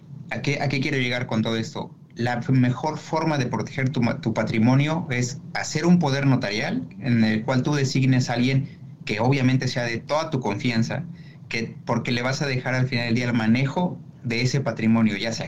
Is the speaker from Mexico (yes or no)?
yes; Mexico; now in United States; quienes nacimos y crecimos en México entendemos el poder notarial